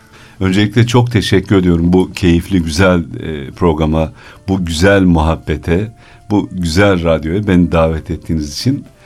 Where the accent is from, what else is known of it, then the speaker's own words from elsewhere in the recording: Sivas, Turkey; 1962 Sivas doğumluyum. İlk orta lise eğitimimi orada yaptım.